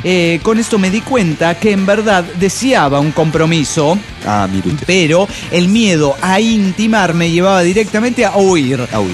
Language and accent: Spanish; Cipolletti, Río Negro, Argentina; de Cipolletti, Argentina. Ahí la tierra de las manzanas en Río Negro.